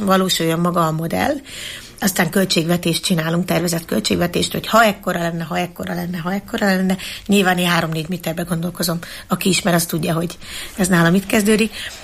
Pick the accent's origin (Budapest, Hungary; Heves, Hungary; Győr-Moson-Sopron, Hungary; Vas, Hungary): Heves, Hungary; Eger; Tehát én mint egri nő, én ebben nőttem fel.